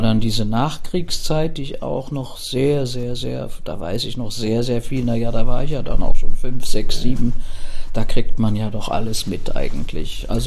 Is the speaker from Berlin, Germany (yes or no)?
yes; Berlin, Germany; Ja, und Berlin ist meine Stadt und ich bin mit Leib und Seele immer noch Berlinerin, auch wenn ich mein ganzes Leben eigentlich hier im Bayerischen verbracht habe.